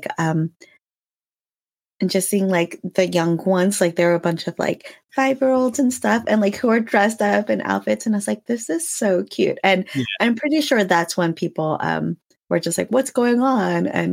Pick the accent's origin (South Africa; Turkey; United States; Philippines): Philippines; And being Filipina, I was just like, well, let me just mix the two together.